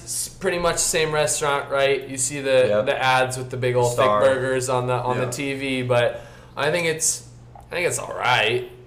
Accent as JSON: {"language": "English", "region": "Indiana", "country": "United States", "said": "and I'm from Indiana in the Midwest."}